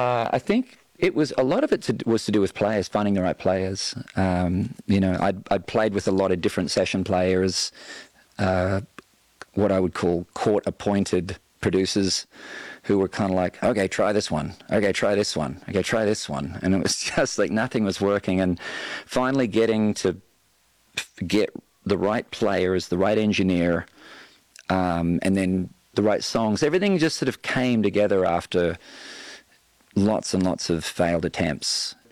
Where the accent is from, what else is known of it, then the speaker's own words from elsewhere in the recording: Australia; now in Nashville, United States; I saw myself as an artist who happens to be from Australia.